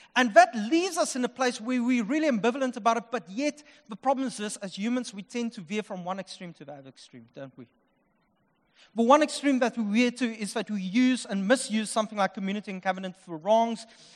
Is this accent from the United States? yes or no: no; Upington, Northern Cape, South Africa; I'm from Upington.